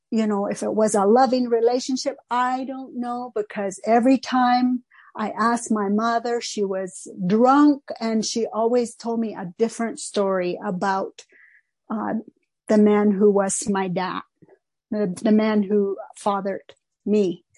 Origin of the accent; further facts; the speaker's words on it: United States; first language Navajo; English is a second language